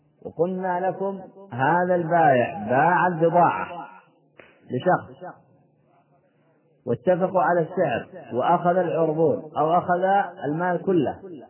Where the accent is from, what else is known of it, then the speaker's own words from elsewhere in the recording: Yemen; لذلك ما يقال عندنا في اليمن